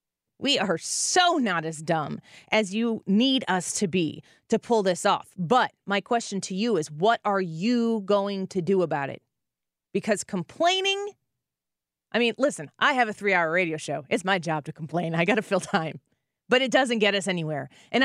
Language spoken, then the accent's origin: English; United States; To go there in America as an American.